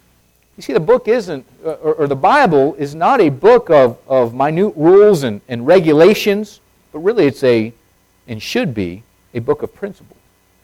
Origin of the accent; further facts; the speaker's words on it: Tucson, Arizona, United States; I remember growing up in Tucson, I always heard on the radio, you can't win if you don't play.